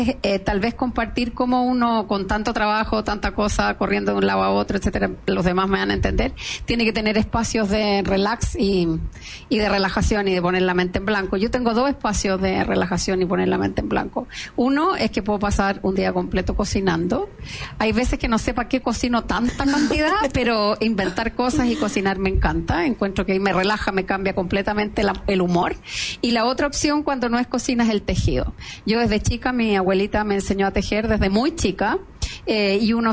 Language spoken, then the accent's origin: Spanish; Biobío, Chile; moved away as an adult; now in Santiago, Chile; porque yo viví hasta mis 23 años en la octava región. Estudié allá y todo, y luego me vine a Santiago cuando me recibí de mi carrera.